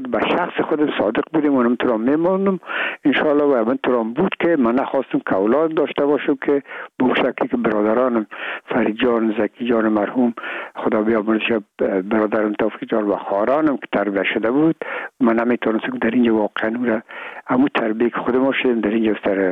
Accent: Afghanistan; ما افغان هستیم

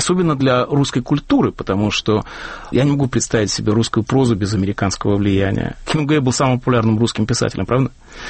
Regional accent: Russia; я долго объясняю, что да, я из России

